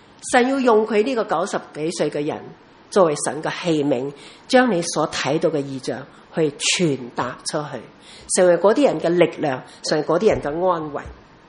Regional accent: Taiwan; 即好像我在台湾长大，一听到绿岛呢，我们从小就知道绿岛是绿岛

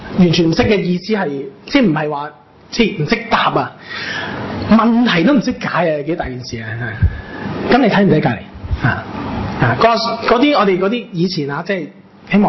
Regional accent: China; 即我哋中国人有好多名词，结果好多形词

